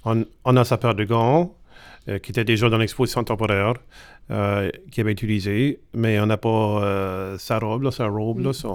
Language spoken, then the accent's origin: French; Richibucto, New Brunswick, Canada; born there; moi je suis né à Richibouctou